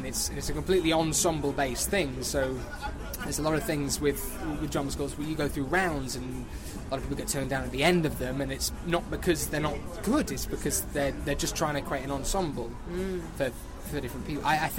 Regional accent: Manchester, North West England, United Kingdom; now in London, United Kingdom; I grew up in Manchester for 18 years, and then I started auditioning for drama school when I was 18

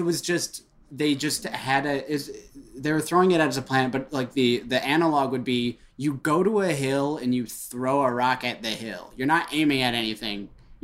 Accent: Royal Oak, Michigan, United States; And he's from my hometown. So now it's my goal to be a not shithead showrunner from Royal Oak.

